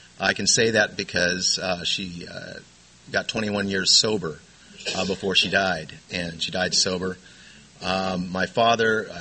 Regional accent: Lemon Grove, California, United States; I grew up in Lemon Grove. My mother and father from the Midwest, both, I have two older brothers, one living in Anaheim, one living in Tennessee.

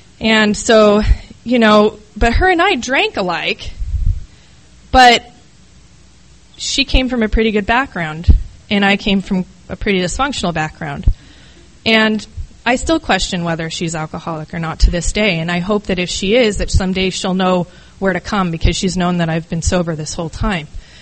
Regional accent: Midwest, United States; I'm from the Midwest.

